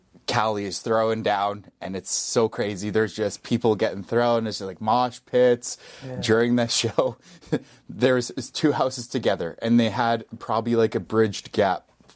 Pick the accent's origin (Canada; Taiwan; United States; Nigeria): Canada; Calgary, Alberta; from Calgary. I'm a DJ producer.